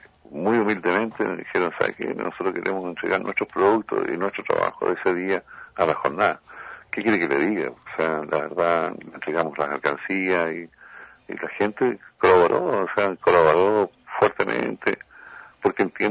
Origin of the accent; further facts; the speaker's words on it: Magallanes, Chile; más quiero a Magallanes, más quiero a mi tierra